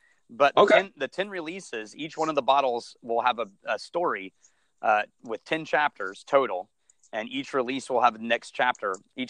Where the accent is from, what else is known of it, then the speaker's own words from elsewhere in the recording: Waco, Texas, United States; I grew up in Waco. And when I had jobs in Waco, people would come up to the counter and they would go, "Where are you from?" And I'd be like, I'm from here.